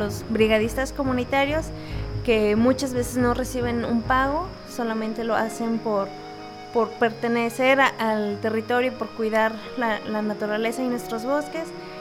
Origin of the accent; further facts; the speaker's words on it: Zacatlán, Puebla, Mexico; tengo 30 años y vengo del municipio de Zacatlán, Puebla.